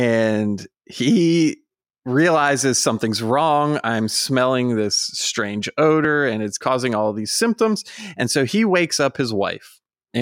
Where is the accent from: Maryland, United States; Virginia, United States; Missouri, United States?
Virginia, United States; And the only reason I know how to say Botetourt is because I'm from Virginia.